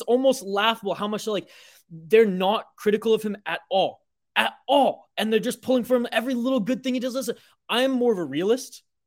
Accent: Canada; Now we're creeping up to American Thanksgiving. I'm Canadian, right?

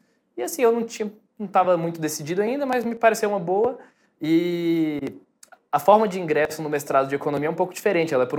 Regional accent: Brasília, Federal District, Brazil; also born or lived in Rio de Janeiro; Eu estava morando no Rio, voltei para Brasília, para casa dos meus pais, eu sou de Brasília

